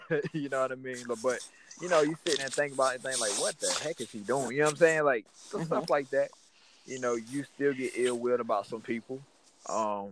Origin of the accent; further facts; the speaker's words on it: North Carolina, United States; accent: country; Where is this guy from? Yeah. … Nah. East of North Carolina.